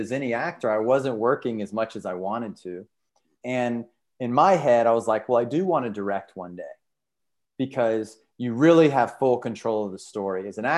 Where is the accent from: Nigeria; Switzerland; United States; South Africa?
United States; the South; especially as a young man growing up in the South